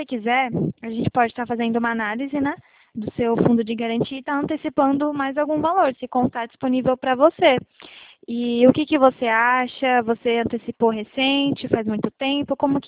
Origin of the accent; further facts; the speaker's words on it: Valinhos, São Paulo, Brazil; A gente é de Valinhos, próximo